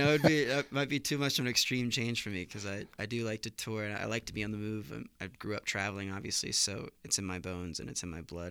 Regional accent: Sacramento, California, United States; also born or lived in Seattle / Ohio / Texas; Yeah, I was born in Seattle and started my childhood and was raised most of my childhood in Sacramento, California. And then my family moved to Ohio, and I moved to Texas

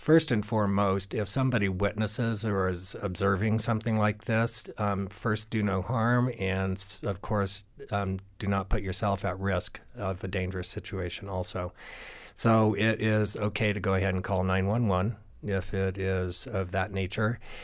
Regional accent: Glenwood Springs, Colorado, United States; I was born and raised in Glenwood Springs and moved here in 1962 when I was 9 years old. And so I've got roots and I've got family and I just love Western Colorado.

